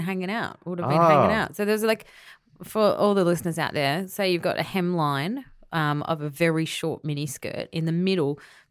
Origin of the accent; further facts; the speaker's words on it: Brisbane, Queensland, Australia; I'm from Brisbane. I'm from Queensland.